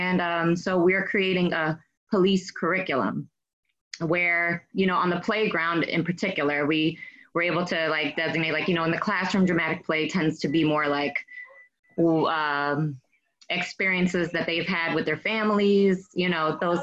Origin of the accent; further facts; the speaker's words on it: Washington, District of Columbia, United States; I'm from Washington, D.C.